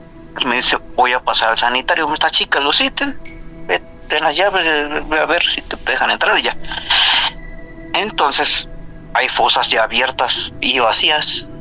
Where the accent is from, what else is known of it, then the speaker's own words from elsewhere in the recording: Iztapalapa, Mexico City, Mexico; Nosotros, bueno, somos de Iztapalapa.